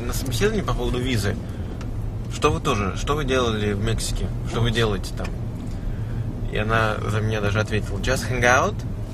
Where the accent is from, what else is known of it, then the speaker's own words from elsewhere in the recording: Khimki, Moscow Oblast, Russia; Я из Москвы, ну, вернее, не то чтобы из Москвы, из Химок.